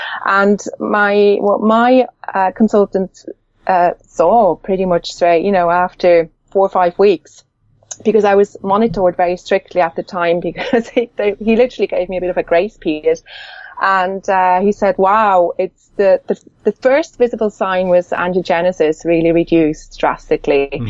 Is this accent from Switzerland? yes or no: yes; Switzerland; And I'm actually Swiss. I grew up in Switzerland.